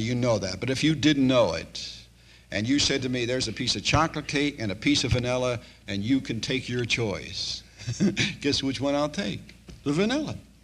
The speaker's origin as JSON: {"language": "English", "town": "Philadelphia", "region": "Pennsylvania", "country": "United States", "tie": "born there", "said": "Now, when I was born in South Philly on the wrong side of the tracks."}